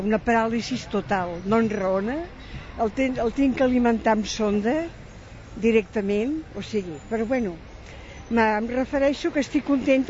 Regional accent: Barcelona, Catalonia, Spain; De la ciutat, sí, sí, soc de Barcelona.

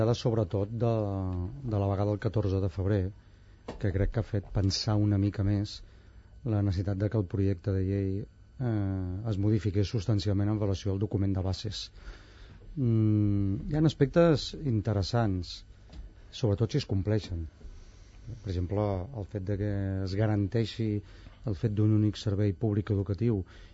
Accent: Barcelona, Catalonia, Spain; Jo, com que sóc de la Barceloneta, havia de sobreviure.

